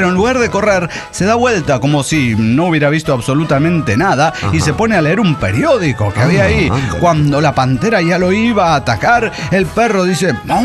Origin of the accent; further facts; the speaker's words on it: Torreón, Coahuila, Mexico; Soy el inmortal de Torreón, Coahuila.